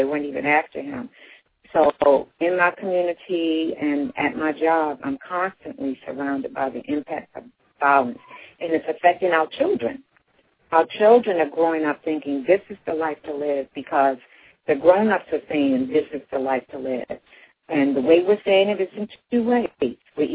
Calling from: Baltimore, Maryland, United States; I'm calling from Baltimore, Maryland.

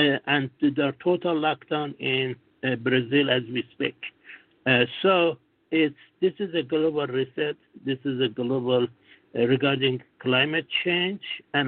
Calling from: Singapore; Singapore.

